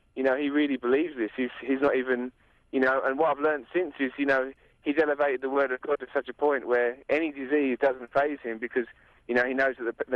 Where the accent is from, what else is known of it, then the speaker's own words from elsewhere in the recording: England, United Kingdom; now in United States; Most people can guess by my accent. I'm not from the States. I'm from England originally.